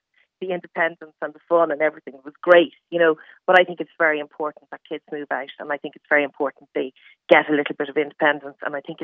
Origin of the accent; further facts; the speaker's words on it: Dublin, Leinster, Ireland; I stayed at home until like the day of my wedding. I was brought up in Dublin and I worked in Dublin, but I wasn't allowed to move out.